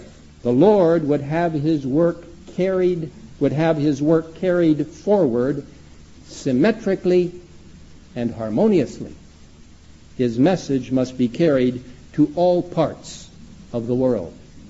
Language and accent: English; Egypt; Now I grew up in Egypt, and I know about the desert, and I love the desert.